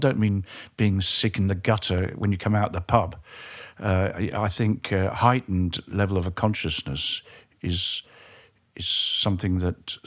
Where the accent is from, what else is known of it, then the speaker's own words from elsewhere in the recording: England, United Kingdom; I was very fortunate where I grew up in England to be able to see bands